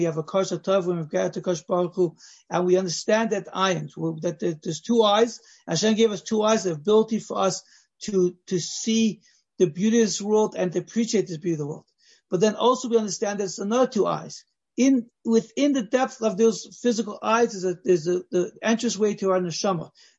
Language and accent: English; Los Angeles, California, United States; You see this by people that, you know, I grew up in Los Angeles.